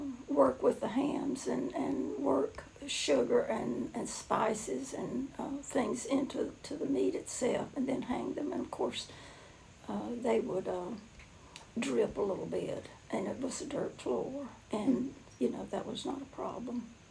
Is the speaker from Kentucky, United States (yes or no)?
no; Bessemer City, North Carolina, United States; born there; I was born in a little town called Bessemer City, North Carolina, and I was born at home.